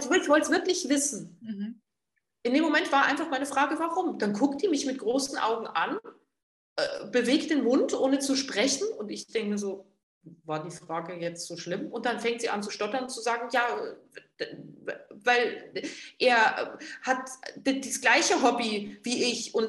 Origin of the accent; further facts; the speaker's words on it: Bavaria, Germany; born there; ich muss mich mal daran erinnern, weil ich bin ja in Bayern geboren, da sagt man der Butter.